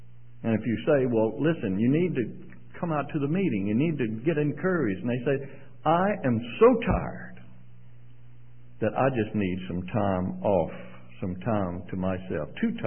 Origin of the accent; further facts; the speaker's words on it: Mississippi, United States; now in Canada; If somebody says to me, where are you from? I rarely say Canada. You know, I say Mississippi. That's my country. That's my roots. That's my father's house.